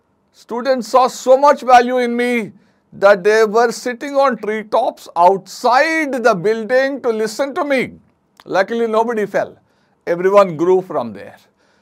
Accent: Visakhapatnam, Andhra Pradesh, India; My father being a government officer, I had to go around the state. And so, I was never in one place for more than 3-4 years.

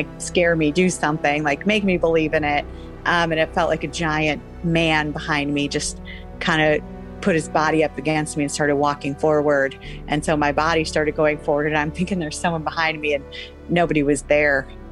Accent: Chicago, Illinois, United States; half of my childhood was I grew up in Chicago and I lived near Resurrection Cemetery

